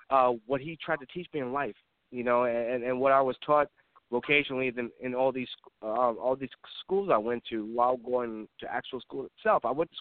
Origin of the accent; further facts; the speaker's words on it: New York, United States; I'm just from New York.